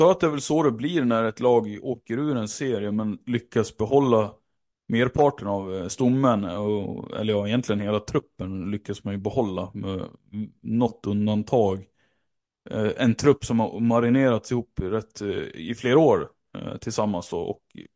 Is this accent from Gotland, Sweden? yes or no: no; Umeå, Västerbotten County, Sweden; Det är roligt att se för mig som gammal Umebo liksom, såklart.